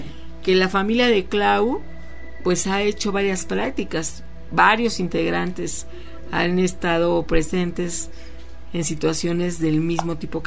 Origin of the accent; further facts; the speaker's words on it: Mexico; sobre todo como mexicanos